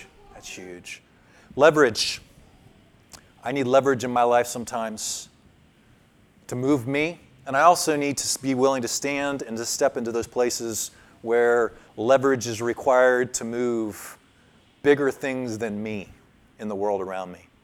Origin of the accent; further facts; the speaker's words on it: Columbus, Ohio, United States; he had it over his workbench in our basement growing up in Columbus, Ohio.